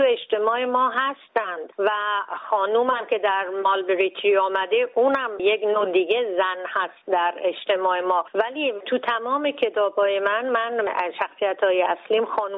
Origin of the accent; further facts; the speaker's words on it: Iran; من خیلی باعث افتخارم هست که بگم من یه ایرانی هستم